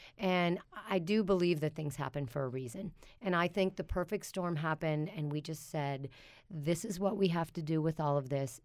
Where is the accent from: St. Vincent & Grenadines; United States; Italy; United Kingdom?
United States; Pittsburgh, Pennsylvania; And that worked out well for us because I'm from Pittsburgh.